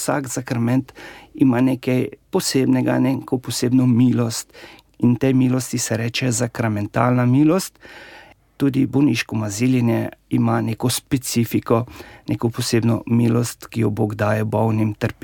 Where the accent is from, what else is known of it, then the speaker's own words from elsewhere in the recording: Šmihel pri Žužemberku, Lower Carniola, Slovenia; now in Maribor, Slovenia; skoraj polovico mojega življenja sem v Mariboru. Drugače sem doma z Dolenjske, iz župnije Šmihel pri Žužemberku. Zgodaj sem šel od doma, študiral sem doma, tudi v tujini, v Padovi, v Rimu, v Dublinu.